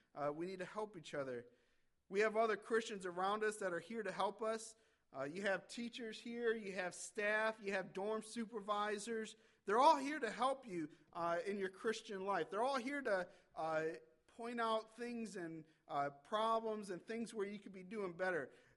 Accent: Michigan, United States; And I was on his soccer team and I was from Michigan. I thought you're supposed to be proud about where you came from

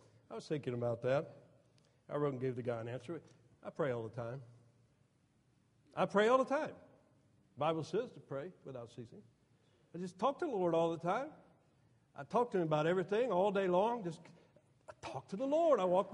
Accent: Lakeland, Florida, United States; When I was a boy, they built Interstate 4 through my hometown of Lakeland, Florida

